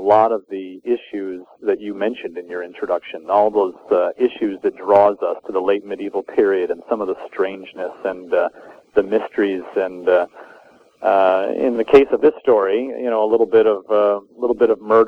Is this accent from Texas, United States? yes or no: no; Wheaton, Illinois, United States; I grew up in Wheaton, Illinois, you know, the mecca of evangelicalism.